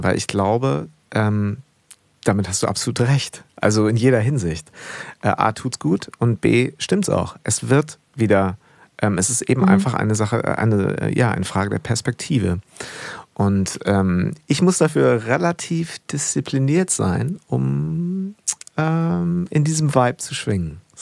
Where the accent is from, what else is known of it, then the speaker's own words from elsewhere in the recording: Schleswig-Holstein, Germany; Ich bin auch so ein Nordseekind. Also bei mir, ich bin groß geworden in Schleswig-Holstein tatsächlich. Und da war natürlich so in der Nähe zu Dänemark.